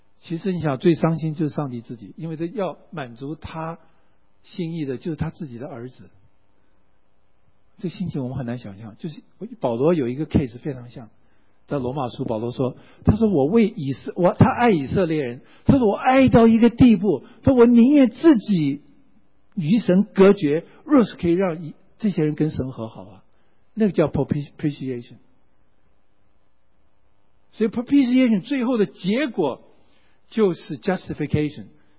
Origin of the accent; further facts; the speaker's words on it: China; 哎呀，对我们中国人来讲，承认没钱公开很丢脸啊，但是我实在是没钱，也不能打肿脸充胖子。